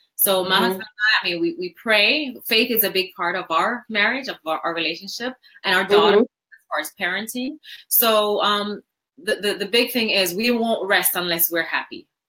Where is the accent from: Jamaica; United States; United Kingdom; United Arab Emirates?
Jamaica; I'm originally from Jamaica, by the way.